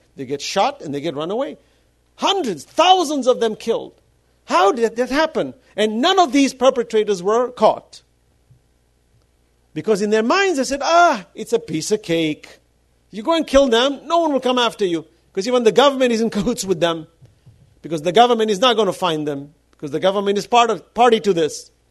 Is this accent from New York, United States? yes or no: yes; New York City, New York, United States; I didn't experience any discrimination as a Muslim, though I grew up in New York.